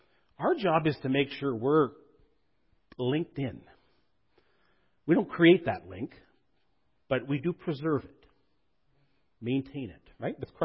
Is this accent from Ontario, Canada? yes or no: yes; Ontario, Canada; also born or lived in Northern Canada; I grew up in Northern Ontario, but a lot of my adult life I've been in Northern Canada.